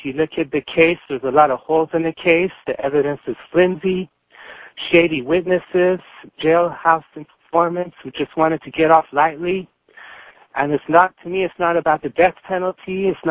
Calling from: San Francisco, California, United States; I'm calling from San Francisco.

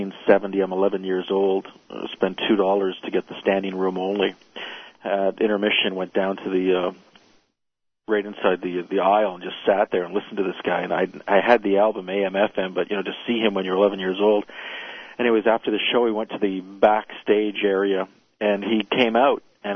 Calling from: Toronto, Ontario, Canada; I'm calling from Toronto, and there's a venue here called the O'Keefe Center

